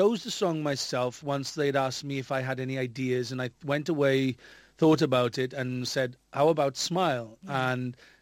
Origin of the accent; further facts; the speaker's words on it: Wales, United Kingdom; It's such a cliche being a Welshman, isn't it?